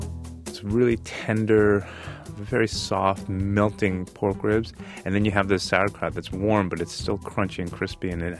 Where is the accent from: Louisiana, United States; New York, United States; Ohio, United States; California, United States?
New York, United States; New York City; moved away as an adult; I grew up in New York City where sauerkraut for me was always about kind of sidewalk hot dog carts.